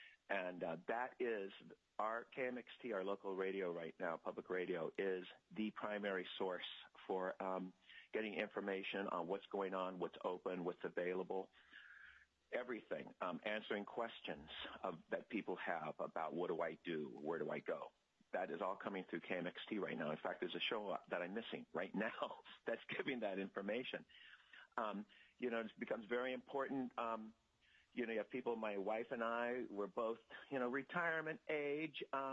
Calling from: Kodiak, Alaska, United States; And I'm calling from Kodiak, Alaska.

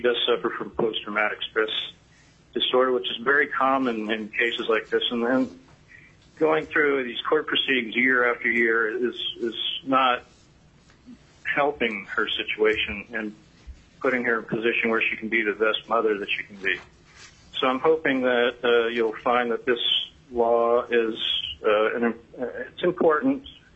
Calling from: Petersburg, United States; I'm calling from Petersburg today.

